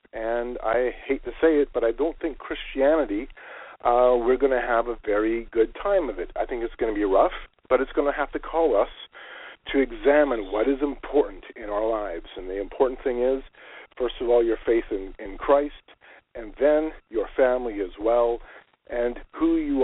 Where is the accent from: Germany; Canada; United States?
Canada; as a Canadian, our cell phone, the way the billing is, the roaming charges would have just killed us.